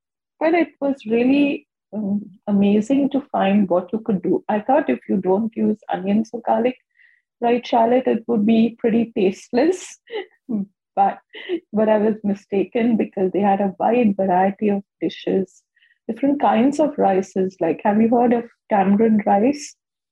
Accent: Mumbai, Maharashtra, India; I am a Roman Catholic, born and raised in Bombay, but I'm also a Goan.

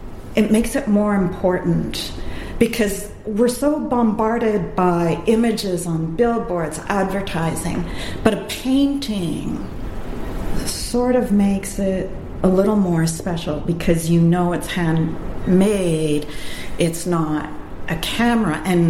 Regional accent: Saskatchewan, Canada; born there; I was born in Saskatchewan, and I didn't come from a farm, but my parents had a grain farm.

